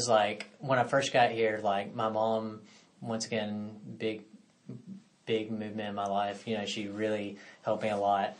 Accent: Hartselle, Alabama, United States; I'm from North Alabama

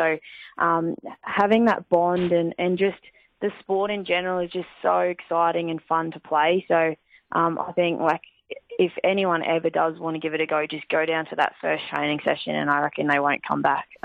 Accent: Queensland, Australia; I grew up in Queensland

